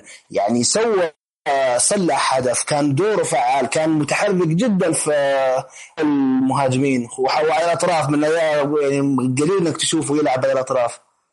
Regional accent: Mosul, Nineveh, Iraq; أنا موصلي أتفق مع الشاب

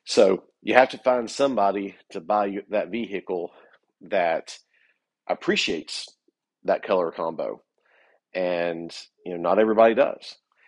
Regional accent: the South, United States; But hey, I'm a redneck from the South, and we love V8s

